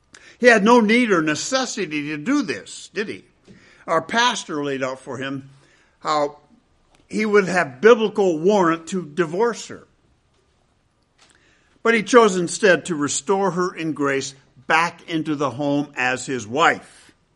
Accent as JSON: {"language": "English", "town": "Grand Rapids", "region": "Michigan", "country": "United States", "tie": "born or raised there", "said": "I returned to the Lord and joined a local church in my hometown, Grand Rapids, Michigan."}